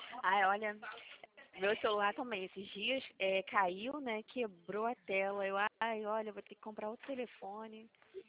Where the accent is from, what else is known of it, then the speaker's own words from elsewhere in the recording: Rio de Janeiro, Brazil; eu sou do Rio de Janeiro